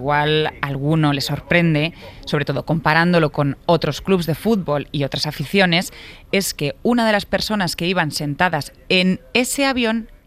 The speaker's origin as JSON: {"language": "Spanish", "town": "Madrid", "region": "Community of Madrid", "country": "Spain", "said": "yo que soy de Vallecas"}